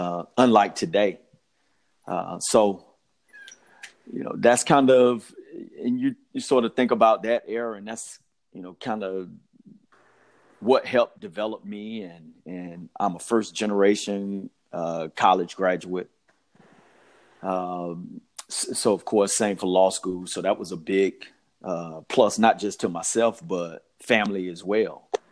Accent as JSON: {"language": "English", "town": "Macon", "region": "Georgia", "country": "United States", "tie": "born or raised there", "said": "Well, I was born and raised in Macon, Georgia. By mom and grandma, probably not unlike a lot of people similarly situated."}